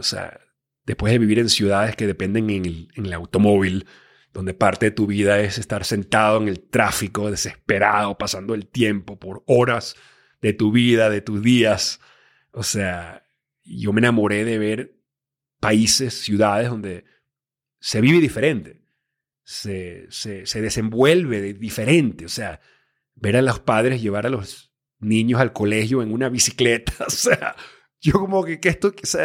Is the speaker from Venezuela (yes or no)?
yes; Venezuela; moved away as an adult; also born or lived in Miami / Los Angeles / New York; yo me crié en Venezuela. A los 18 años ya estaba que me quería escapar del país en deterioro. Me fui a Estados Unidos, al sueño americano. Estudié en Miami. Luego tuve la oportunidad de trabajar en televisión por muchos años en Los Ángeles, en Nueva York.